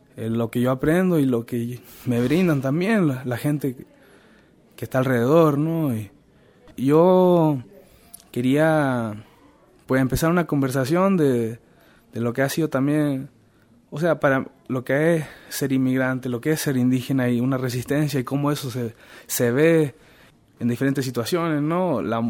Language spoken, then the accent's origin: Spanish; Chile; now in Oakland, United States; soy mapuche chileno, nacido en Chile, que emigré a Estados Unidos ya hace más de 10 años. Estoy en California, ahora en Oakland, el este de Oakland.